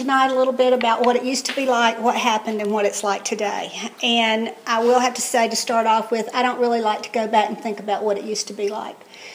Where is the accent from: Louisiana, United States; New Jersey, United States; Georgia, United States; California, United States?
Georgia, United States; Atlanta; I was born in 1952 in Atlanta, Georgia. I'm a native Atlantan, and I'm proud of it. And if y'all can't tell by my accent, I don't know.